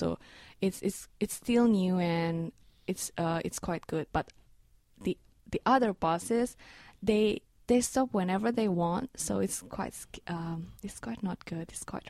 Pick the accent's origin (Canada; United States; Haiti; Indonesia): Indonesia; Jakarta; English is a second language; I come from Jakarta, the capital city.